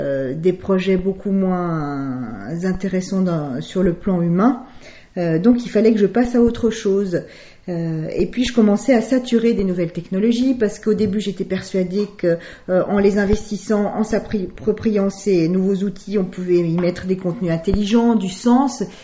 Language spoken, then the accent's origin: French; Saint-Étienne, Auvergne-Rhône-Alpes, France; Il se trouve que je suis originaire de Saint-Étienne, qui est une ville très industrielle.